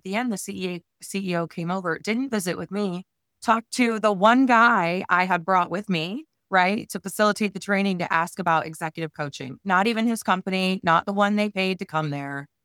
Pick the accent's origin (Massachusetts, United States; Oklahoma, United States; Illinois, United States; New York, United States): Illinois, United States; And girl, I'm from the Midwest too. My first job was like my hands in the dirt, detasseling corn in Illinois. So I am from the Midwest. I'm Midwest born and raised.